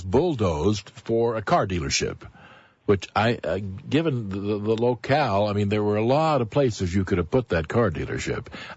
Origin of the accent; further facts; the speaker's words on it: Lebanon, Missouri, United States; I can cite an example of what I'm talking about in my hometown. of Lebanon, Missouri.